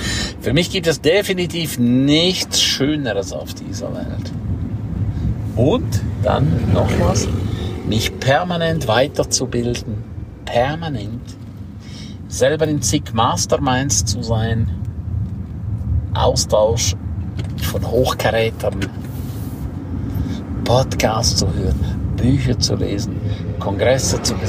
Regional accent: Graubünden, Switzerland; first language Romansh; German is a second language; ich hätte jetzt eigentlich rätoromanisch reden können, ja. Meine Muttersprache

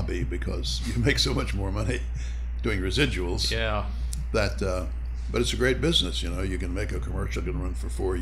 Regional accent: West Virginia, United States; moved away as an adult; Yeah, I'm from West Virginia. As I graduated college there in the State University, I went to New York. It was 1952.

